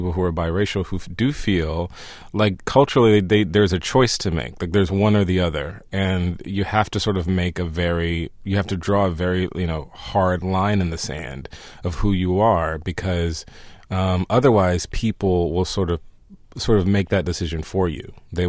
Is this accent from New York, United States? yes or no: no; Houston, Texas, United States; But also, it was close to L.A., and, you know, I was from Houston, Texas.